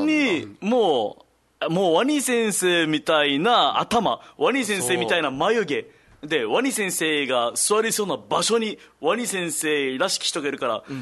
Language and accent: Japanese; Okayama, Japan; 俺マジで小さい時、あの岡山にいる時にジョディパスタが大好きだったんですよ。